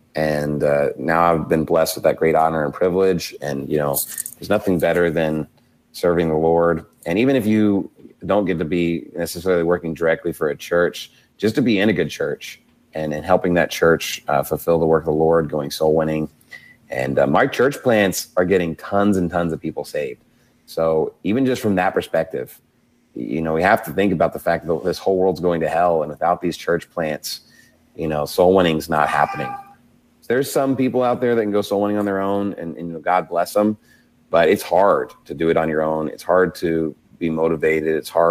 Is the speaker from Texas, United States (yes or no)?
yes; Amarillo, Texas, United States; I'm from Amarillo area, and so Oklahoma City kind of feels like home a little bit just because it's windy and there's nothing to do.